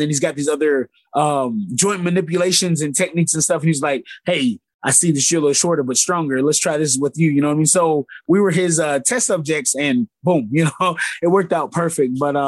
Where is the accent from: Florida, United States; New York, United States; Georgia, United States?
Georgia, United States; also born or lived in Spain / Colorado / Texas / Alabama; I'll claim Georgia is where I grew up. I was an Air Force brat, so born in Spain, actually. From Spain, about 4 or 5 years there. Went to Colorado, from Colorado to Texas to, I think, Alabama